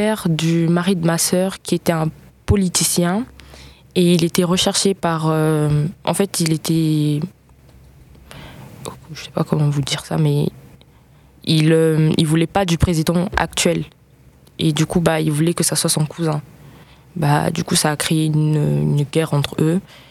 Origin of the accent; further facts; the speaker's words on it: Republic of the Congo; now in Belgium; j'ai 17 ans et je viens du Congo-Brazzaville et je suis venue demander la protection en Belgique.